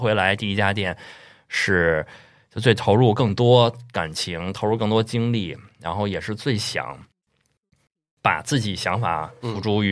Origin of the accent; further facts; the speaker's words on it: Beijing, China; 因为咱们又是土生土长的一个北京人。